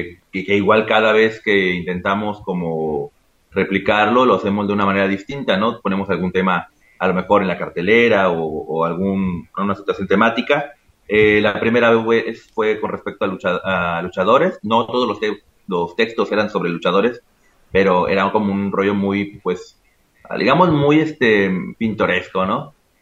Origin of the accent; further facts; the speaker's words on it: Mexico City, Mexico; born there; now in Puerto Vallarta, Mexico; ya tengo 31 años viviendo en Vallarta, nací en Ciudad de México, ¿no?